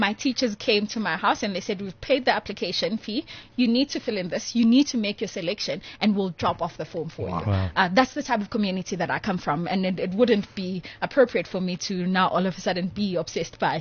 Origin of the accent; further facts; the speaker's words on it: Tsakane, Gauteng, South Africa; I was like, oh, I'm from Tsakane.